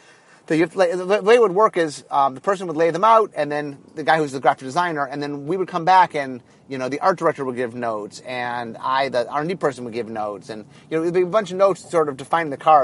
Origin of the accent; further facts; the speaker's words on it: Hollywood, California, United States; I'm from Hollywood. I know what hiatus means.